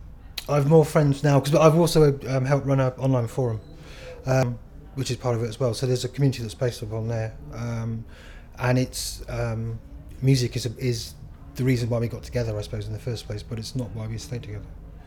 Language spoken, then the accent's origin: English; Cambridge, East of England, United Kingdom; born there; I lived in London. I was born in Cambridge.